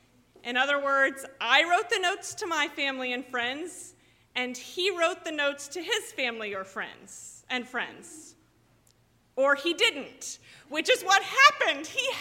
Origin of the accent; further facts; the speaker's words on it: the South, United States; You may remember that I grew up in the South, and we write thank you notes in the South.